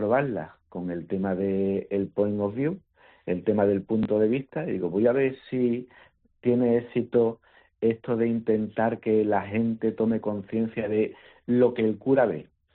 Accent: San Juan del Puerto, Andalusia, Spain; Y en mi pueblo, en San Juan del Puerto, como me conocen y saben que me gustan estas cositas

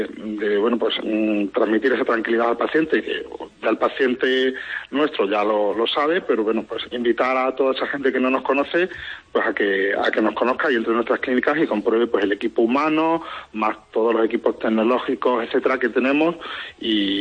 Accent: Plasencia, Extremadura, Spain; tanto yo y mi socia, que somos de Plasencia, somos odontólogos

